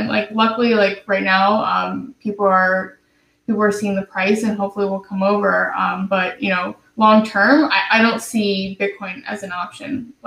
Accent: Midwest, United States; I'm from the Midwest, and, you know, obviously the whole financial crisis hit the Midwest really hard.

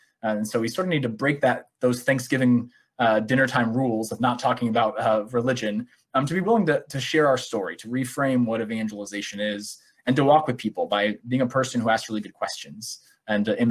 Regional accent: Midwest, United States; and I'm from the Midwest

